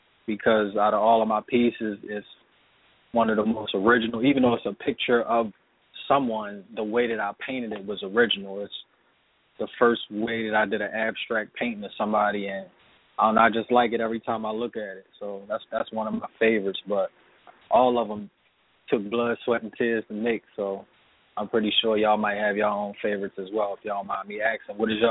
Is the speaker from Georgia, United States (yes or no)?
no; Annapolis, Maryland, United States; And being that he's from Glen Burnie and I'm from Annapolis, and we came together without any issues